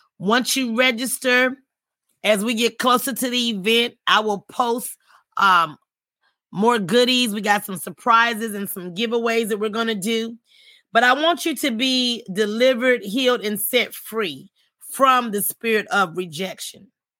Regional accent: United States; born there; I was born in the United States. I have an accent.

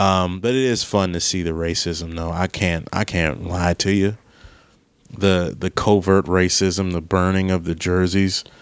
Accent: Maryland, United States; I have a big show in my hometown area, in my home state of Maryland.

